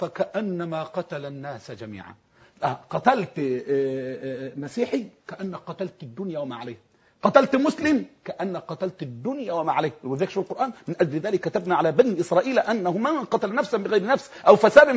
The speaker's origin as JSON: {"language": "Arabic", "country": "Egypt", "tie": "born or raised there", "said": "أنا وسعادة البابا وسعادة الأستاذ نبيل عشنا على أرض مصر، ترعرعنا عليه، عشنا تحت سمائه"}